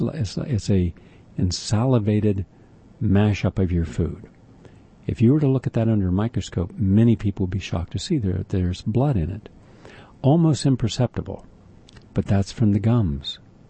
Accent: Parkersburg, West Virginia, United States; I grew up in Parkersburg, which is in the Kanawha Valley, just about 10, 15 miles from DuPont.

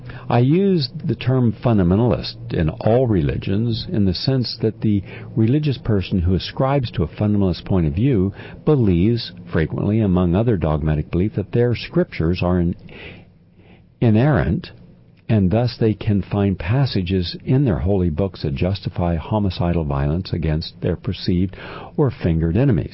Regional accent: the South, United States; I come from the South. I come from a religious conservative, politically conservative community where people pride themselves, at least in the town where I grew up, of being good Christians.

